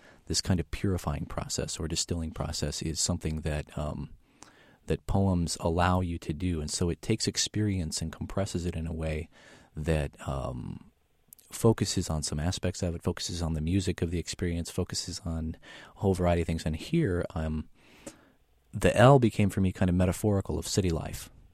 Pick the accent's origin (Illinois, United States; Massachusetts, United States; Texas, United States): Illinois, United States; Washington; also born or lived in Decatur / Chicago; I grew up in Washington, Illinois, which is a little farm town outside of farm and bedroom community for Caterpillar outside of Peoria.